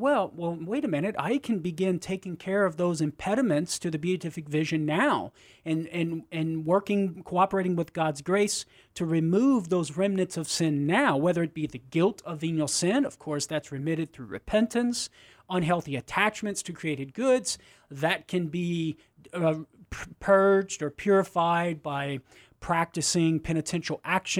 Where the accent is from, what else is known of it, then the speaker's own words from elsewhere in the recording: Crowley, Louisiana, United States; Iota's not too far from my hometown, Crowley.